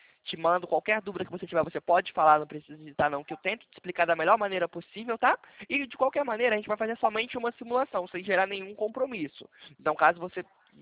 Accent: Belo Horizonte, Minas Gerais, Brazil; now in Rio de Janeiro, Brazil; Eu sou mineiro, né? Mas tô morando aqui no Rio agora.

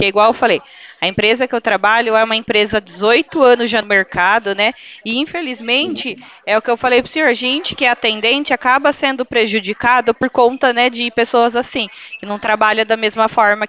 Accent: Itatiba, São Paulo, Brazil; eu sou daqui de Itatiba, do lado de Jundiaí

